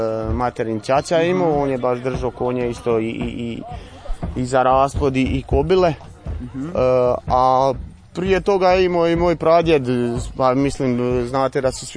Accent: Šumeće, Brod-Posavina County, Croatia; dolazim iz Šumeća

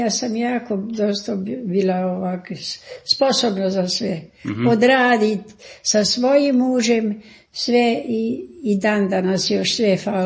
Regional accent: Gola, Koprivnica-Križevci County, Croatia; born there; u Goli sam rođena, sad sam 98 godina stara

